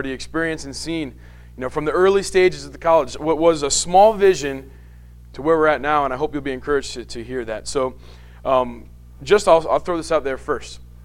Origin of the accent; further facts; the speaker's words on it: Amsterdam, New York, United States; But anyway, so I'm from Amsterdam, New York, and this is my third year in the pastoral ministry program.